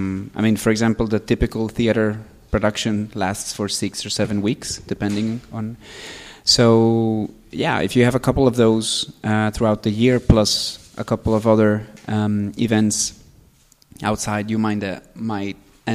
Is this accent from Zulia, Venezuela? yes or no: yes; Maracaibo, Zulia, Venezuela; because my dad is from Croatia and my mom is Italian, so it's quite a mix. But yes, I'm from Maracaibo, which is like the second city after Caracas. Very, very, very sunny place.